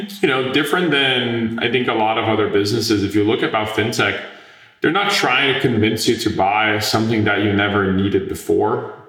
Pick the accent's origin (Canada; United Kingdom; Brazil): Brazil; English is a second language; moved away as an adult; now in United States; So I'm originally born and raised in Brazil. So before coming to the US, I actually started a payments company out of high school in Brazil